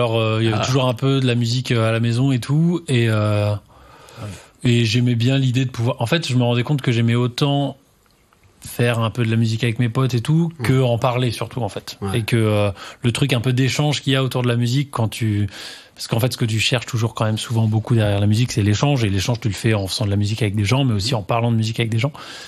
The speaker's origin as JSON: {"language": "French", "region": "Normandy", "country": "France", "tie": "born or raised there", "said": "je sais qu'on a tous les deux grandi en province. Moi, dans ma tête, je me disais, moi, j'ai grandi en Normandie."}